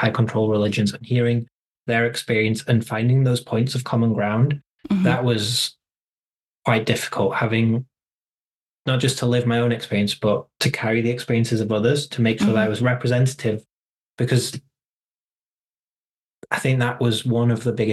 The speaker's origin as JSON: {"language": "English", "country": "Germany", "tie": "born or raised there", "also_born_or_lived": "Wales", "first_language": "German", "second_language": "English", "said": "So in particular, my German heritage, I was born in Germany. I lived there for a huge part of my childhood. My first language was German. My dad's German, my mum's from Wales."}